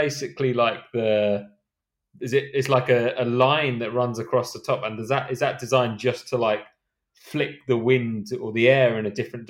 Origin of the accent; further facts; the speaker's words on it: United Kingdom; Like, I kind of feel like I'm as a British person who's done it, I'm like, yeah, it's kind of cool.